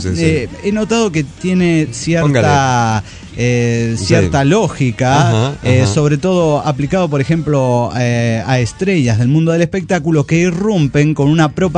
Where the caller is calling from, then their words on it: Mexico City, Mexico; del Distrito Federal.